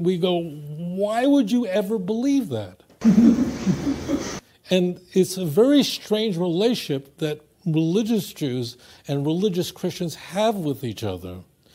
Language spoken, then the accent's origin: English; Brooklyn, New York, United States; that I observed growing up in Borough Park, Brooklyn, as a kid, was insane.